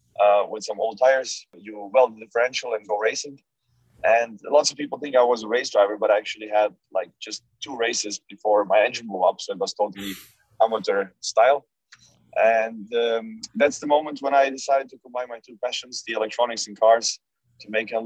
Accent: Croatia; also born or lived in Germany; growing up in Germany, there were lots of these like car shows on the internet, on the television at that time, not on the internet. That was like in the 90s. And, that was, let's say, further making me addicted to cars. And then when we moved back to Croatia after elementary school

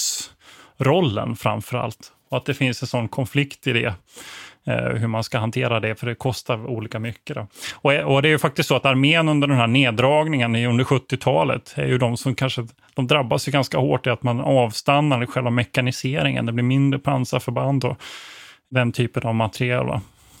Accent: Växjö, Kronoberg County, Sweden; born there; jag är född i Växjö. Och det var ju en sån här luftcentral stad egentligen.

